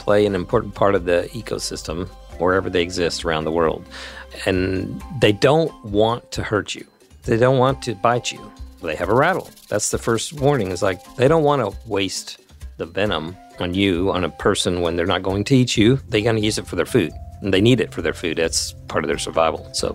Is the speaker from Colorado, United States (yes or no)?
no; Texas, United States; I've got photos my parents took of me when I was must have been three with a horned lizard in my hand growing up in Texas.